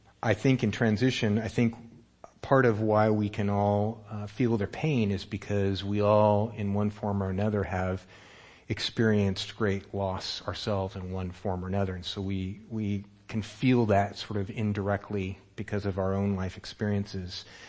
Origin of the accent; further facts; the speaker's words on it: Santa Rosa, California, United States; as most of my life I grew up in Santa Rosa.